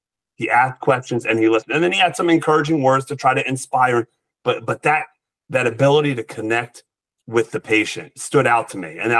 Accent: New Jersey, United States; also born or lived in Bay Area, United States; I grew up in New Jersey. I live in New Jersey now, and I love the sunrise over the water. But my wife and I lived in the Bay Area in California for 3 years

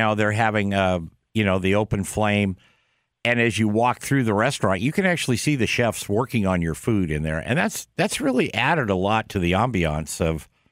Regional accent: West Coast, United States; as a kid growing up on the West Coast of the United States, I spent a lot of time out in the woods on the farm and that type of thing.

